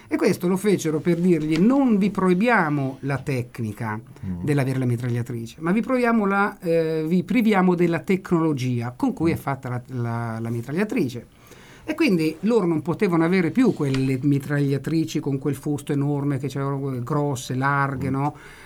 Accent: Umbria, Italy; io sono umbro, come Nicola, che conosco dai tempi dell'asilo

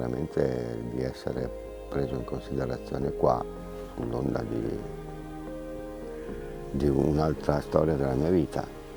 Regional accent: Bagno di Romagna, Emilia-Romagna, Italy; born there; Sono nato a Bagno di Romagna

